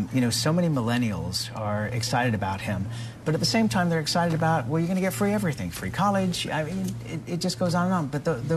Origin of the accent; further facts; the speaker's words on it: England, United Kingdom; I grew up in England